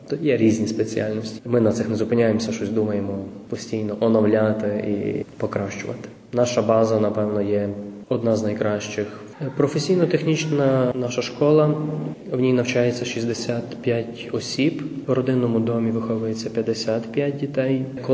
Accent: Ternopil, Ternopil Oblast, Ukraine; бо я сам родом з Тернополя.

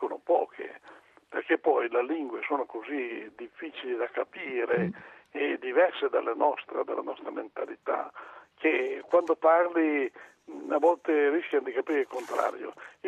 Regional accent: Tronzano Vercellese, Piedmont, Italy; io vengo dalla provincia di Vercelli, un piccolo paese di Vercelli, tronzano vercellese, sepolto in mezzo alle risaie, dove si produce il riso.

